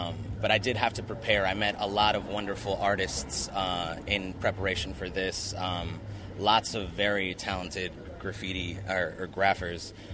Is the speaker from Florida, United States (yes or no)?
yes; Miami, Florida, United States; So growing up in Miami, I had a very close friend of mine who was into writing